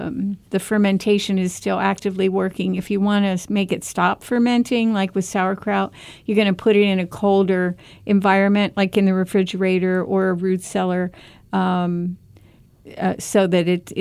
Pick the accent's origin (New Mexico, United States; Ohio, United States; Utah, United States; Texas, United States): Ohio, United States; which we're from Ohio, so I always think we all eat a lot of soup once the weather's a little cold.